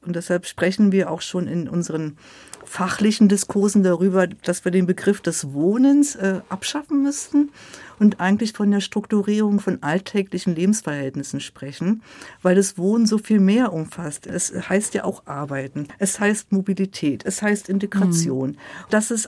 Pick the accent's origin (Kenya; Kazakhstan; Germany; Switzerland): Germany; Berlin; Und ich bin ja Berlinerin und Berlin wird bis 2050 um 4 Grad sich erhitzen.